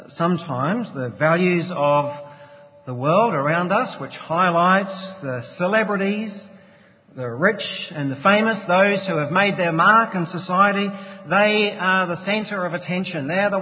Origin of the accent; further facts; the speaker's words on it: New Zealand; I grew up in New Zealand, as you may have detected already.